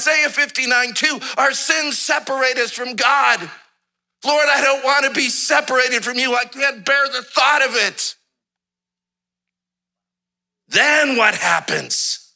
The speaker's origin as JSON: {"language": "English", "town": "Nashville", "region": "Tennessee", "country": "United States", "said": "I'm from Nashville, that's what we say, wallow."}